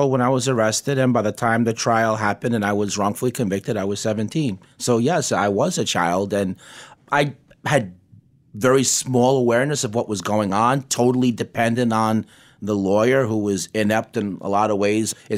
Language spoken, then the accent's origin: English; Peekskill, New York, United States; No, I grew up in Peekskill in Westchester County.